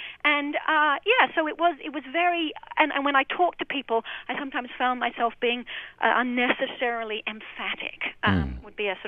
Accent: Australia; I'm actually Australian

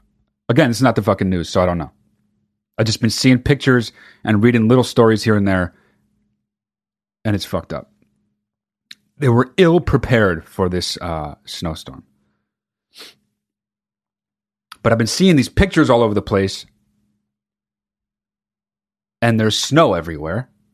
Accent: California, United States; I grew up in California, and when a place that doesn't usually get a kind of weather gets that kind of weather, people act so fucking crazy.

